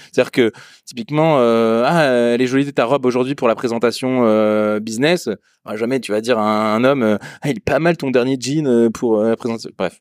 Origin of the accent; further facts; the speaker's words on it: Bordeaux, Nouvelle-Aquitaine, France; now in Nantes, France; moi je viens de Bordeaux